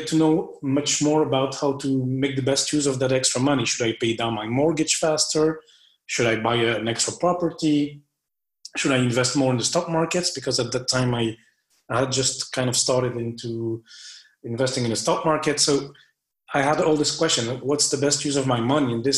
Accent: Belgium; also born or lived in France / Norway; now in Luxembourg; I'm actually from Belgium in Europe, and I currently live in Luxembourg, which is just a tiny country next to Belgium. So it's heart of Europe, actually. I also lived in France 1 year. I lived in Norway 10 years.

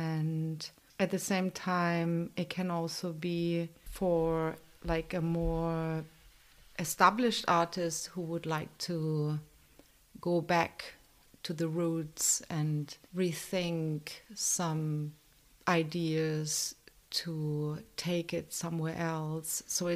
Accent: Berlin, Germany; English is a second language; now in London, United Kingdom; I'm from Germany, but I'm coming from Berlin, and space at the time in 2005 wasn't such a problem.

